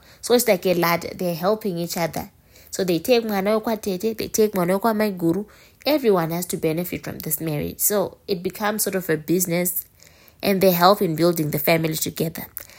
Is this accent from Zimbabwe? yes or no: yes; Marondera, Mashonaland East, Zimbabwe; I grew up in Marondera. I know how the weather mountain can be during the winter season.